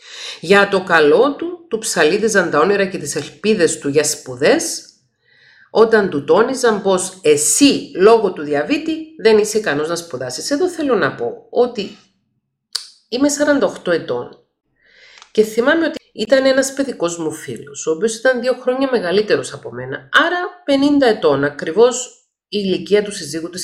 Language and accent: Greek; Cyprus; εγώ που μεγάλωσα στην Κύπρο σε μια επαρχιακή πόλη